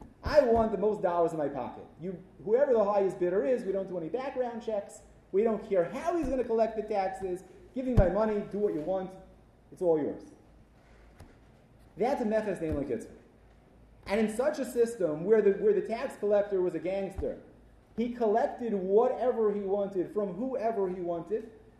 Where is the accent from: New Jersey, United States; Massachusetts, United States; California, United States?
New Jersey, United States; I'm from New Jersey.